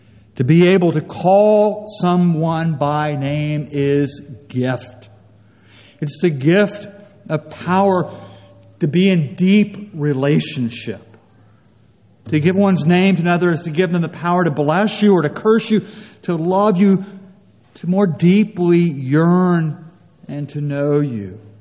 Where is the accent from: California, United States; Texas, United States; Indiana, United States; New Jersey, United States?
California, United States; I come from California. We're used to not wearing our shoes and all that.